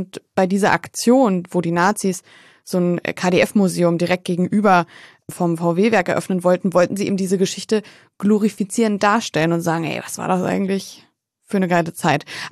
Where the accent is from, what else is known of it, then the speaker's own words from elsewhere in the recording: Wolfsburg, Lower Saxony, Germany; Also, ich komme aus Wolfsburg.